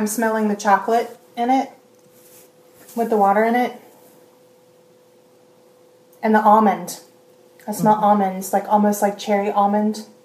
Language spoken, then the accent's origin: English; Atlanta, Georgia, United States; I'm from Atlanta, Georgia.